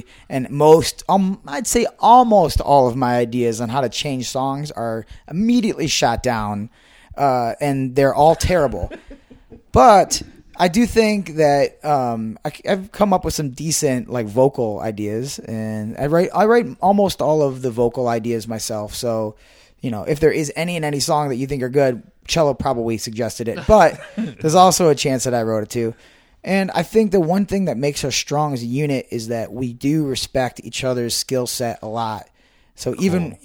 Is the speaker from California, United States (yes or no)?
no; Ohio, United States; now in New York City, United States; Yeah, I'm from Ohio.